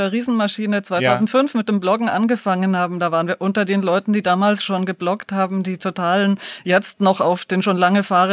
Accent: Deggendorf, Bavaria, Germany; Na, in Niederbayern, in Deggendorf.

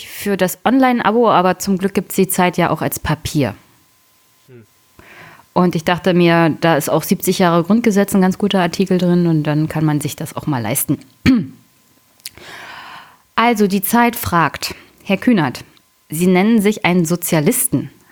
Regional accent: Jüterbog, Brandenburg, Germany; Ich komme aus Jüterbock.

